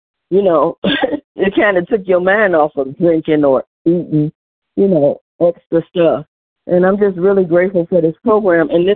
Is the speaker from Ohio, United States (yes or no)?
yes; Cleveland, Ohio, United States; I'm from Cleveland, Ohio.